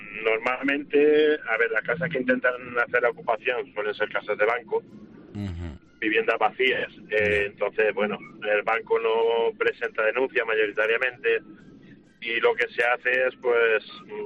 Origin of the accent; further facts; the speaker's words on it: L'Alcúdia de Crespins, Valencian Community, Spain; now in Cádiz, Spain; Yo soy valenciano de la Alcudia de Crespins, viviendo ¿sí? en Cádiz.